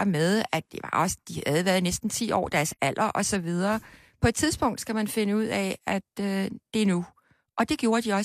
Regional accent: Copenhagen, Capital Region of Denmark, Denmark; born there; jeg blev født på Dr. Esmanns fødeklinik i København den 23. februar 1947

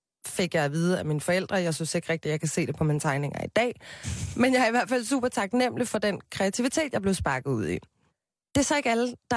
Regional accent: Copenhagen, Capital Region of Denmark, Denmark; Jeg er vokset op på Christianshavn med min mor og min far, en storesøster, en lillesøster og en lillebror.

